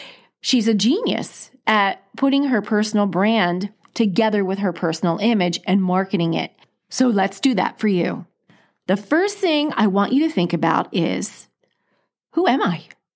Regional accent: East Coast, United States; now in Seattle, United States; I'm from the East Coast and I think it might be Jewish.

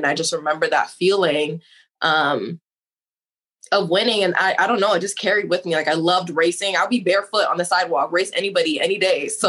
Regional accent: Canada; Yeah, I was born and raised in Canada.

